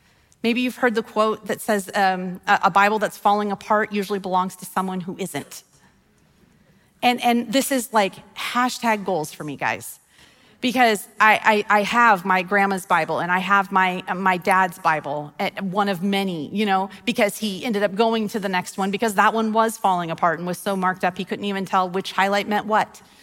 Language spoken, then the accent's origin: English; Wyoming, United States; also born or lived in Colorado; I'm from Wyoming, and then I moved to Colorado. But we don't have orange trees.